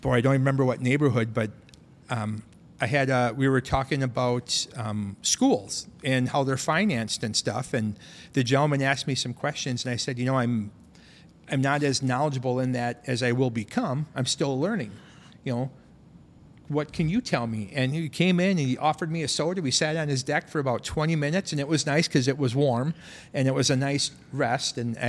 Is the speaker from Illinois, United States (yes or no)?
no; Winona, Minnesota, United States; also born or lived in Fountain City, Wisconsin; Fortunately, you kind of touched on the fact that I'm from Winona. I've been born and raised in this area my entire life. For a few years, I lived over in Fountain City, Wisconsin, because it was cheaper.